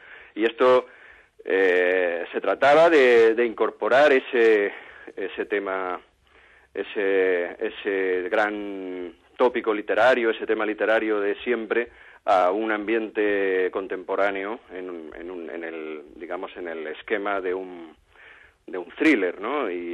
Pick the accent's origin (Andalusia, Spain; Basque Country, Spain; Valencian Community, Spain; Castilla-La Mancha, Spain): Valencian Community, Spain; Alicante; now in Murcia, Spain; Yo vivo en Murcia, soy de Alicante, en todo caso el sureste